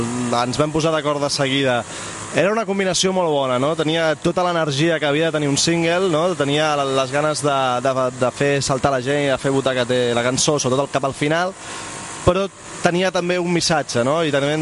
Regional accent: Barcelona, Catalonia, Spain; l'altre... que sóc jo, sóc de Barcelona

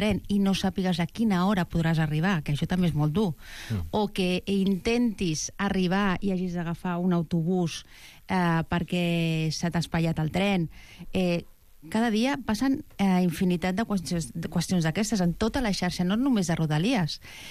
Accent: Esplugues de Llobregat, Catalonia, Spain; Jo sóc d'Esplugues.

